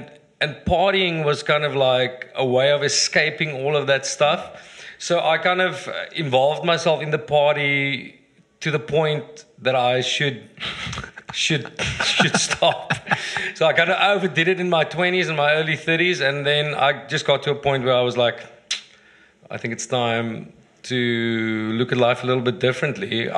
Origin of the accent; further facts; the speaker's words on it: South Africa; my dad's a Dutch Reformed minister. I grew up in Ingekerk.